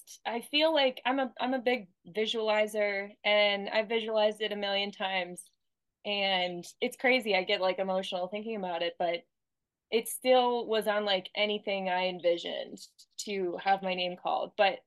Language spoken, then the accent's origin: English; Pennsylvania, United States; And as you know, I'm in my home state of Pennsylvania right now.